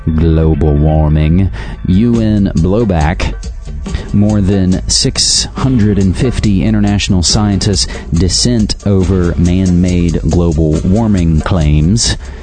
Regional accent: West Virginia, United States; Another one, the last one, about my home state of West Virginia.

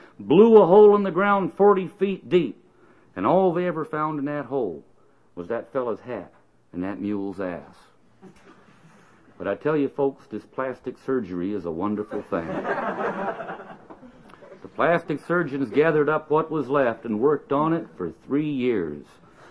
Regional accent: Utah, United States; And I come from Utah. You ever been to Utah?

